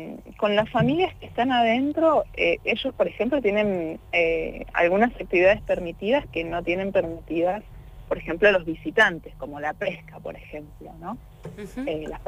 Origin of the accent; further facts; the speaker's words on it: Neuquén, Argentina; Soy neuquina, de hecho.